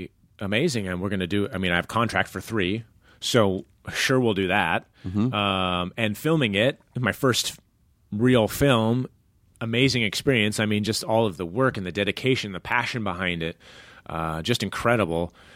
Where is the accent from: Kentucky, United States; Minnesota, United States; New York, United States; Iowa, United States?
Iowa, United States; And I was like a naive kid from Iowa.